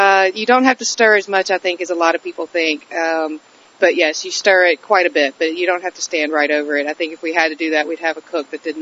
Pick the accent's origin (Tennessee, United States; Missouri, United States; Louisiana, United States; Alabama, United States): Alabama, United States; growing up in the South in Alabama. You get used to open up your back door and go to your garden and cook what's in season.